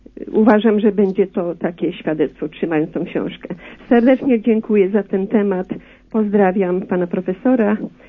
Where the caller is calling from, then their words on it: Lublin, Lublin Voivodeship, Poland; z Lublina.